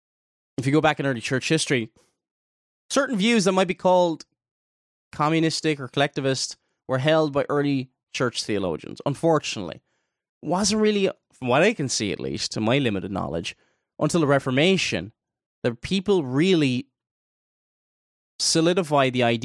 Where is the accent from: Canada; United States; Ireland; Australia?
Ireland; because I'm not American, I'm Irish, and I'm living on the island of Ireland. But Ireland was poor up until the early 1990s. I remember growing up, we didn't have nearly as much.